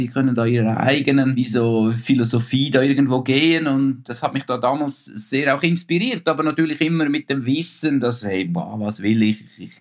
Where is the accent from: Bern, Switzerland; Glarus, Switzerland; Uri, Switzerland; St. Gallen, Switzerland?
Uri, Switzerland; Bürglen; Ich bin da wirklich im Schächental groß geworden und ich meine, ich bin da 10 Jahre mit der Seilbahn in die Schule gefahren halt, das sind so 1000 Höhenmeter da unten, hier heißt das Dorf Bürglen.